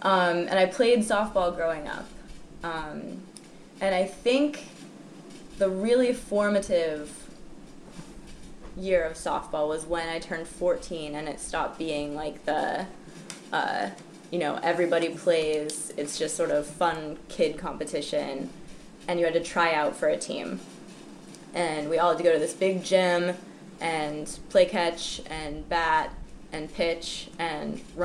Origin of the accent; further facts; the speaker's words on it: Youngstown, Ohio, United States; I grew up in Youngstown, Ohio, so my family was Cleveland Indians fans.